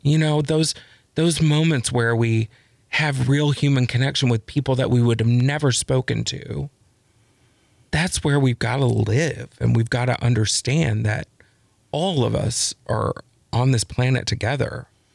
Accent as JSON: {"language": "English", "region": "Texas", "country": "United States", "tie": "born or raised there", "also_born_or_lived": "Los Angeles", "moved": "yes", "lives_now": "Wisconsin, United States", "said": "I grew up in Texas, a small town in Texas, just north of Dallas. I lived in Los Angeles for a decade and got here after that."}